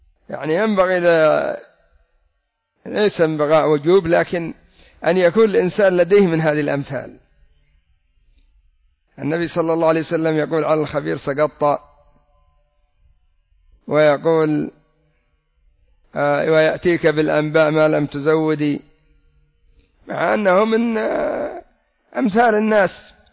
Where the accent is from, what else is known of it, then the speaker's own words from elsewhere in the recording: Yemen; الحجر من الأرض والدم من رأس القبيل عندنا في اليمن.